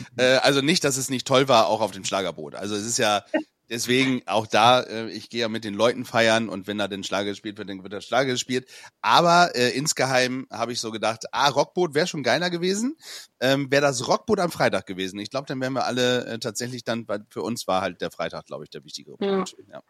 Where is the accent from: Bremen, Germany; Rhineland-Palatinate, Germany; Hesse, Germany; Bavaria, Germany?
Bremen, Germany; Bremerhaven; born there; also wir sind ja auch gebürtige Bremerhavener.